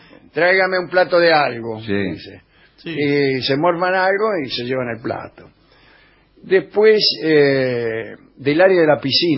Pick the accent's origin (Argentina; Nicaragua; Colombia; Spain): Argentina; estos robos que realmente me avergüenzan a mí como argentino.